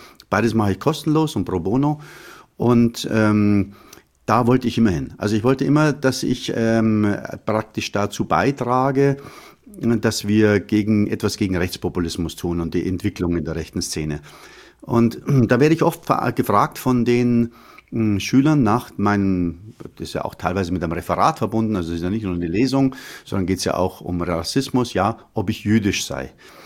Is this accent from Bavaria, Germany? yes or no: yes; Munich, Bavaria, Germany; Ich bin also am Hasenbergl aufgewachsen in München. Das ist ein Glasscherbenviertel. Also sehr viele Flüchtlinge damals nach dem Krieg, die dort hingeortiert worden sind. Kompletter sozialer Wohnungsbau etc.